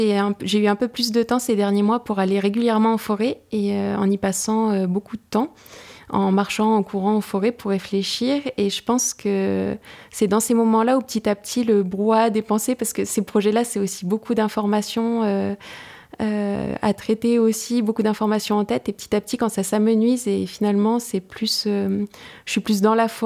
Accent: France; J'ai eu la chance de grandir entourée de forêts dans le Briançonnais et pays des Écrins où j'ai grandi. Il y a vraiment des forêts partout sur les versants de montagne et à proximité de là où j'ai grandi.

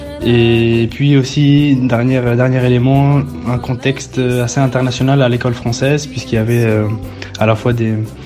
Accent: Milan, Lombardy, Italy; born there; j'ai 24 ans. Je suis né à Milan, donc en Italie, d'une mère italienne et d'un père français.

